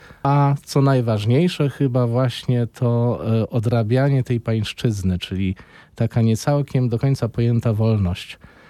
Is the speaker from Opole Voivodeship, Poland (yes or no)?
yes; Strzelce Opolskie, Opole Voivodeship, Poland; Ja pochodzę w ogóle z Opolszczyzny. Urodziłem się, wychowałem w mieście Strzelce Opolskie.